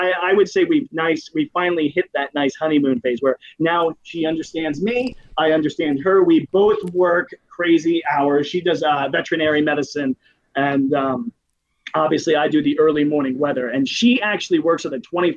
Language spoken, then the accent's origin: English; Beltsville, Maryland, United States; So I grew up in Calverton in Beltsville. So it's sort of right on the Prince George's County, Montgomery County line.